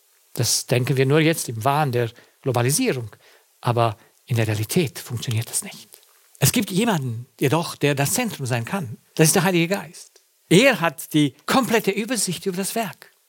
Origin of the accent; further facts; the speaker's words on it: Romania; Wenn ich denke zurück an meine Kindheit im Kommunismus, wenn dort die Gelder zentral alle in die Gemeinde gebracht worden wären